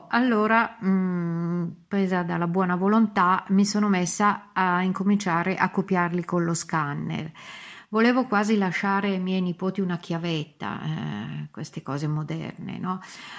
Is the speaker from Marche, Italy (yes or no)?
no; Lomnago, Lombardy, Italy; also born or lived in Varese; Io sono nata a Varese, ma ho vissuto fino ai 6 anni a Lomnago, perché la famiglia sia di mia mamma che di mio papà sono di Lomnago.